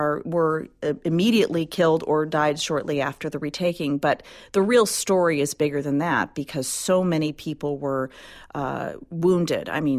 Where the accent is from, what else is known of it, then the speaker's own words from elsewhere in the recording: Detroit, Michigan, United States; I grew up in Detroit, Michigan